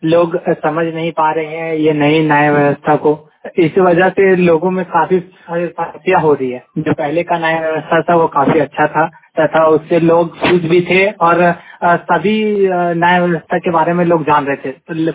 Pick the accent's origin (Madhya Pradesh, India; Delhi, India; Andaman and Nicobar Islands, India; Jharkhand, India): Jharkhand, India; Hazaribagh; मैं हजारीबाग जिले से हूँ